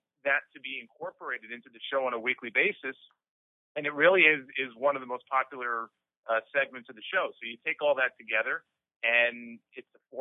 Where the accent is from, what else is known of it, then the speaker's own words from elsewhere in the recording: New York, United States; growing up in New York, I've been in New York my whole life, in that Northeast area, it was always, you know, WWF. It wasn't really NWA country.